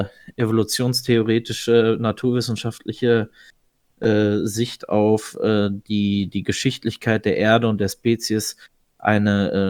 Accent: United States; als Amerikaner ist das vielleicht auch noch mal eine andere gesellschaftliche Positionierung dazu

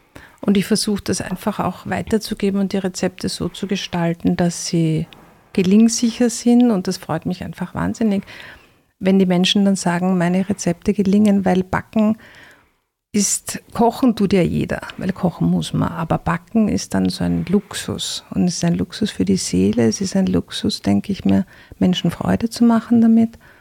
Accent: Vienna, Austria; Ich bin eben aus Wien, ich bin 56 Jahre alt, habe sehr früh Kinder bekommen, 3, und habe jetzt eine Enkeltochter und einen Enkel am Weg und habe 3-mal im Ausland gelebt

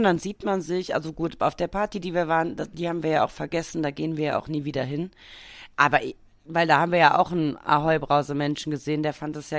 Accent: Cologne, North Rhine-Westphalia, Germany; an Karneval gibt es ja bei uns in Köln die Berliner

